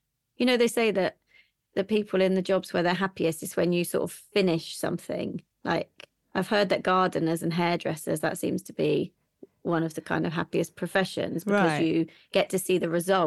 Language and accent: English; Reading, South East England, United Kingdom; So I was brought up just outside Reading in a little village and went to the local schools. But my family, my mum and dad are both from Glasgow, or like just on the edge of like the east side of Glasgow.